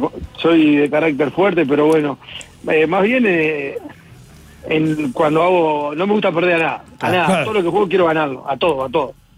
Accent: Colón, Montevideo, Uruguay; Sí, de Colón.

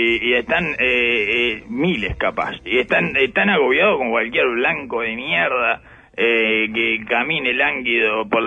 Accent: Uruguay; como uruguayo

